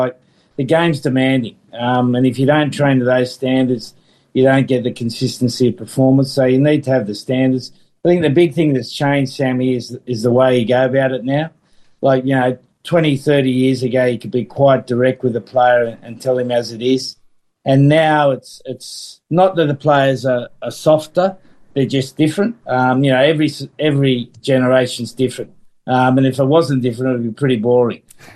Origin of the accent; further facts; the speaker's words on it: La Perouse, New South Wales, Australia; I was from a mixed background and was brought up in a fairly different place, you know, I was brought up in La Perouse, where the general population was 50% Aboriginal